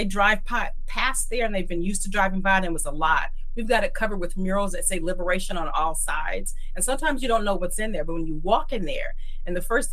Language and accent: English; Oakland, California, United States; being born and raised in East Oakland, Highland Hospital, the Casamont, you can't get more East Oakland than